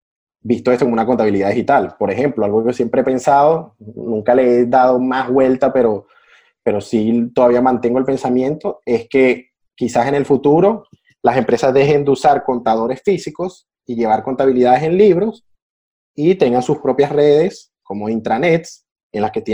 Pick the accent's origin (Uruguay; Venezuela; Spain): Venezuela; quizás porque soy venezolano